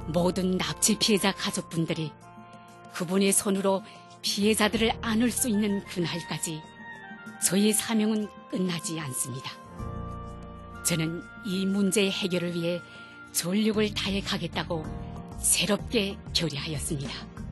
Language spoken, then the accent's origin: Korean; North Korea; now in Japan; 저는 북조선을 떠나 일본에서 살면서 행복하다고 느끼고 있는 것은 셀 수 없을 정도로 많지만